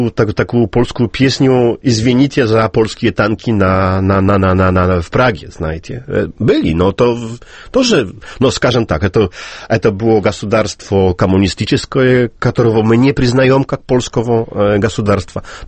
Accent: Olsztyn, Warmian-Masurian Voivodeship, Poland; Это я сам из Ольштина. Это 120 километров от Калининграда.

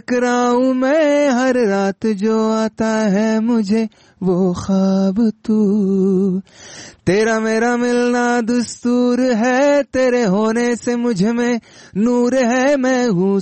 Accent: Afghanistan; نه زه افغان یم خو هندي ژبه ما زده کړې

